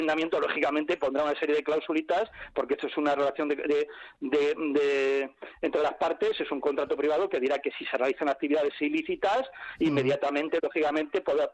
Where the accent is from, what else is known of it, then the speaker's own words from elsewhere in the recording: Villaverde, Community of Madrid, Spain; yo soy de Villaverde, ¿vale?